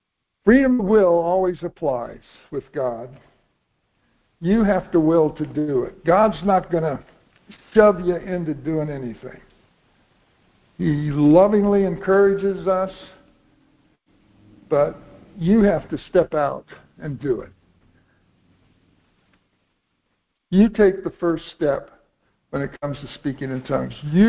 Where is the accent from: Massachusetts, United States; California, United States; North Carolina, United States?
North Carolina, United States; I was from North Carolina at the time, living in Ohio, and I was visiting Ohio to take the class.